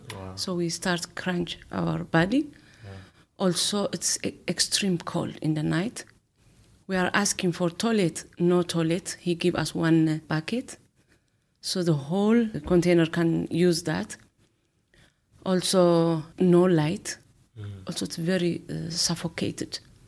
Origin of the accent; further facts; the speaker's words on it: Eritrea; I came from Eritrea.